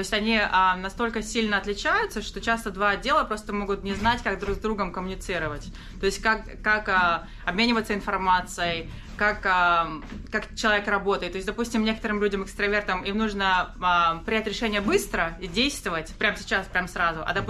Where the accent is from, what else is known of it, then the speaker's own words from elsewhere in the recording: Stavropol, Stavropol Krai, Russia; особенно из моего родного города, потому что я был... Какой город? Ставрополь.